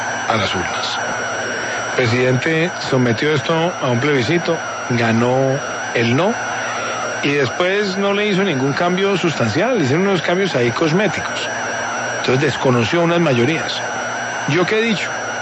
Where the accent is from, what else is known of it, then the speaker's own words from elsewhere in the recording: Colombia; como colombianos